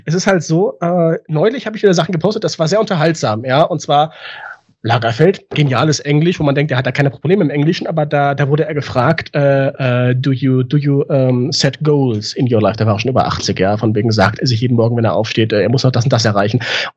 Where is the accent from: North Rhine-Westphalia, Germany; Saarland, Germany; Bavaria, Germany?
North Rhine-Westphalia, Germany; Ja, dieses Rheinland, wo ich herkomme.